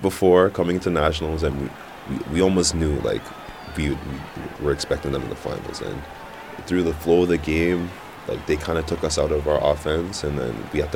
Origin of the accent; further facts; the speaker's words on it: Mississauga, Ontario, Canada; I'm from Mississauga, Ontario.